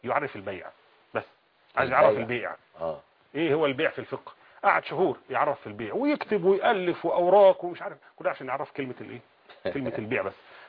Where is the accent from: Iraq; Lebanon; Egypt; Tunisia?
Iraq; ظهر عندنا في العراق فكرة تأسيس